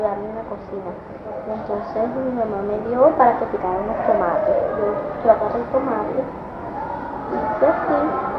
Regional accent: Caracas, Capital District, Venezuela; born there; also born or lived in Barcelona; Sí, yo nací en Caracas.

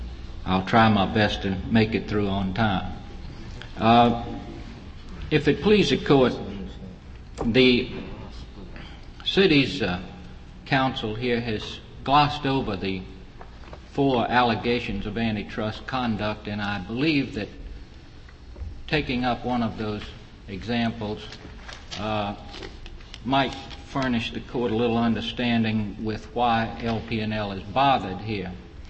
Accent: New Orleans, Louisiana, United States; from New Orleans, Louisiana

